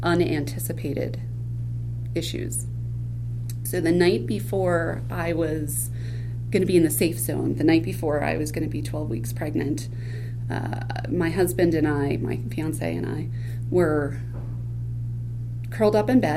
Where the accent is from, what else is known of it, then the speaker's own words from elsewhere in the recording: New Jersey, United States; So I emigrated out here from New Jersey on purpose, and my husband came from Oklahoma.